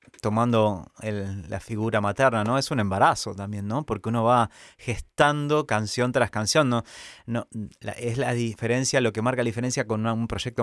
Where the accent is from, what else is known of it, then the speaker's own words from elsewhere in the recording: Rosario, Santa Fe, Argentina; born there; Nací en Rosario, sí. Sí, sí, sí, ya en el año 78, hace bastante.